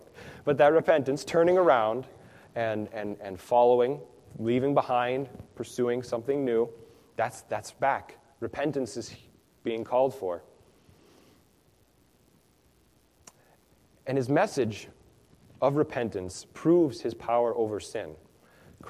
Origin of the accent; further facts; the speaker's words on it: Minnesota, United States; Compare that, if many of you know, I'm from Minnesota. And Minnesota, we got the Lake Superior.